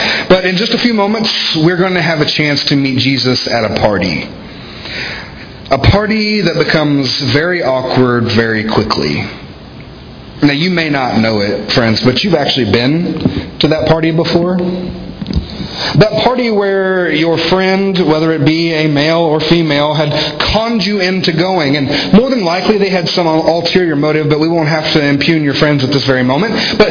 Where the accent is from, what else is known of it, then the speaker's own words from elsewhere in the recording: the South, United States; accent: Southern; now in Centerville, United States; the South. I have a Southern accent, or did.